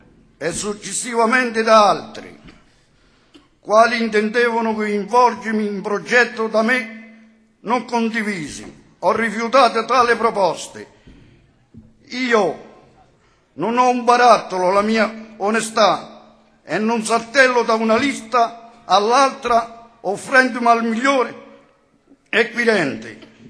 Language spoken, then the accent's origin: Italian; Paternopoli, Campania, Italy; moved away; also born or lived in Germany; sono partito da Paternopoli, mio paese, nato nel lontano 1976 per andare in Germania in cerca di fortuna, dove ho sempre lavorato